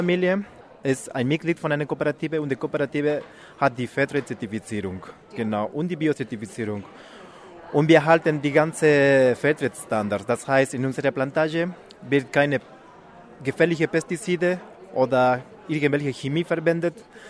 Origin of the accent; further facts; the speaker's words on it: Bolivia; German is a second language; In verschiedenen Ländern, ich komme aus Bolivien